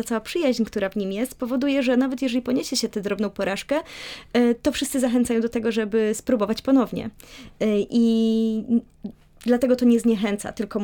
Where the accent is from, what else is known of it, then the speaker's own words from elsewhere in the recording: Jarosław, Subcarpathian Voivodeship, Poland; Czy ja pochodzę z Jarosławia, no więc właśnie.